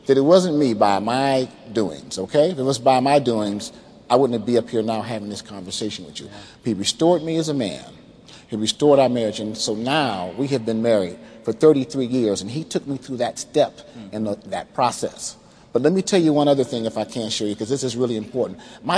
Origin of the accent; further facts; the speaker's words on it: Detroit, Michigan, United States; I was age 8 years old, growing up in Detroit.